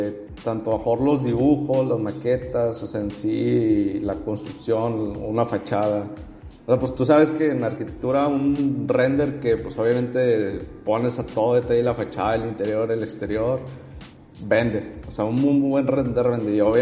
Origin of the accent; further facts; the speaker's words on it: Monterrey, Nuevo León, Mexico; Soy ingeniero civil, egresado de aquí de la Universidad Autónoma de Nuevo León. Nací y vivo aquí en Monterrey.